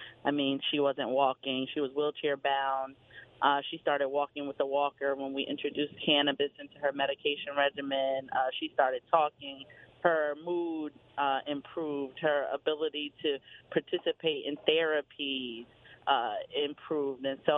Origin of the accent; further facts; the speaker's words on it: New Haven, Connecticut, United States; I'm born and raised in New Haven as well, which is very much an inner city.